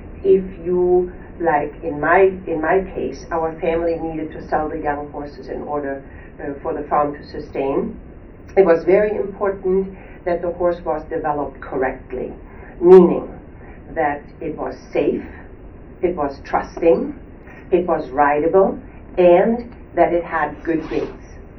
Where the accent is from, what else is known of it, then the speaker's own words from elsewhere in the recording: Germany; English is a second language; I was born and raised in Germany on a little farm. My father was a breeder. My family loved horses